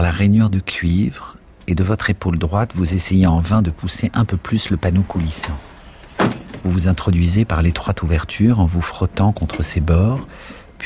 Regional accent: Paris, Île-de-France, France; Non seulement je suis un Parisien, mais je suis aussi un cheminot.

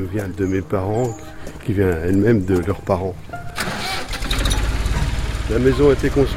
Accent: Saint-Fulgent-des-Ormes, Normandy, France; born there; Je suis né en 1943. Je suis né à Saint-Fulgent-des-Ormes, dans l'Orne.

